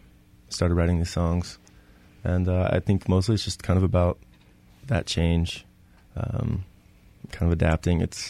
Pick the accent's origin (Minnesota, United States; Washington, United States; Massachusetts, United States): Washington, United States; I guess I grew up in Washington, and I always contribute a lot of, like, where my music came from to grunge, actually.